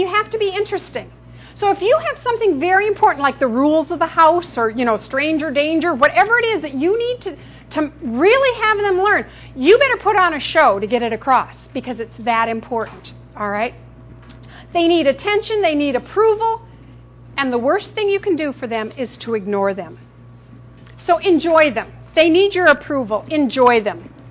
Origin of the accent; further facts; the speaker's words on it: Glendale, United States; and I'm from Glendale, so I traveled a long way and got lost on the way here